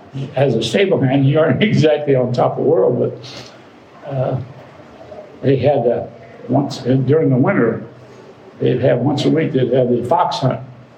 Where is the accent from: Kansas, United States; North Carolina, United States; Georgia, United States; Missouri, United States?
Kansas, United States; born there; I was born first in Kansas. It's simple. It's right in the middle of the state of Kansas. My dad was a wheat farmer, and then he turned into a dairy farmer.